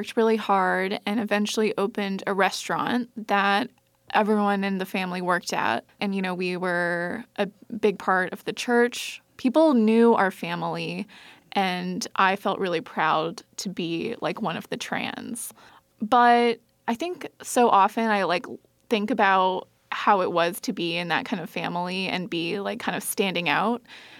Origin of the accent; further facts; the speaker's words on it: Alabama, United States; I grew up with all of them living in my hometown in Alabama.